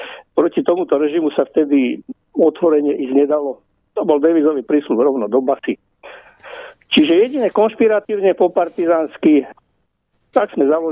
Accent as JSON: {"language": "Slovak", "town": "Poprad", "region": "Prešov Region", "country": "Slovakia", "tie": "born or raised there", "said": "Ja som vyrastal v Poprade ako syn robotníka, neskôr pracovníka na odborovej rade"}